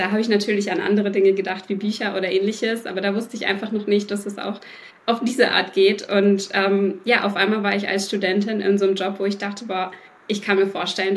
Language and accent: German; North Rhine-Westphalia, Germany; ich komme aus Nordrhein-Westfalen.